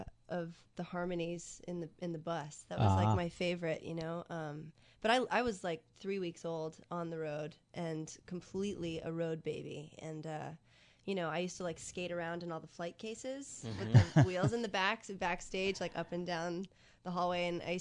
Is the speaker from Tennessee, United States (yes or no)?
yes; Nashville, Tennessee, United States; I grew up in Nashville, basically.